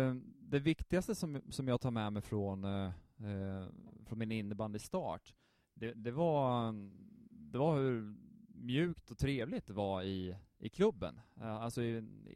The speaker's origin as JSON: {"language": "Swedish", "town": "Odensbacken", "region": "Örebro County", "country": "Sweden", "tie": "born or raised there", "said": "Jag är född och uppvuxen i Odensbacken. Som är ett litet ställe utanför Örebro."}